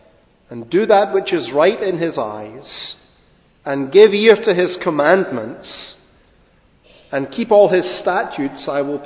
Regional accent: Scotland, United Kingdom; Being Scottish, it's really a natural and national characteristic that we respond to people's optimistic solutions to our problems with the answer yes but.

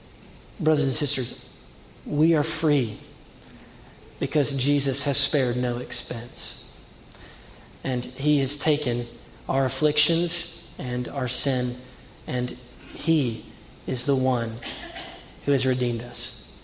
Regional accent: Asheville, North Carolina, United States; but I grew up in a town called Asheville, North Carolina. You've already picked up on the fact that I'm not from Connecticut or Massachusetts

